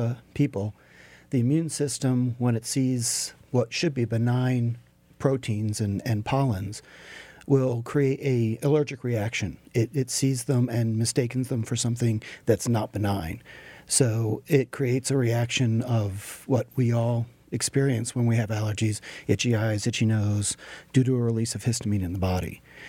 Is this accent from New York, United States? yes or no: no; New Jersey, United States; From New Jersey.